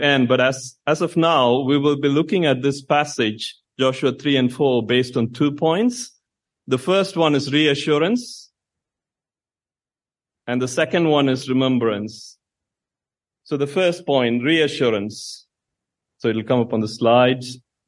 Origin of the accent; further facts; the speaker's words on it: India; now in United Kingdom; I'm from India, and when I first came to England, I understood that people here use a lot of idioms in conversations.